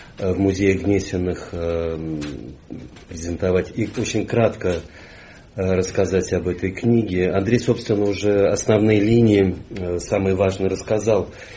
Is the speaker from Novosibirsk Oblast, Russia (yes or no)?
no; Saint Petersburg, Russia; добавок я сам из Ленинграда, и поэтому эта история такая, она больше ленинградская.